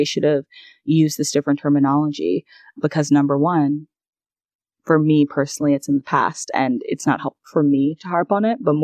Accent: New York, United States; though I didn't grow up in the South, I grew up in New York.

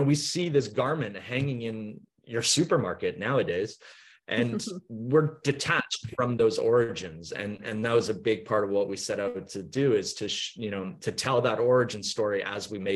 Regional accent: Vancouver, British Columbia, Canada; now in Norfolk Island, Australia; for me growing up in Vancouver, or for most people, you're so accustomed to going to the supermarket

